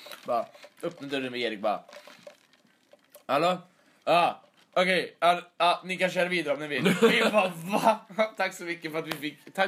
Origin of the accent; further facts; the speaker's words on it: Stockholm, Stockholm County, Sweden; Alltså, vi är från Stockholm.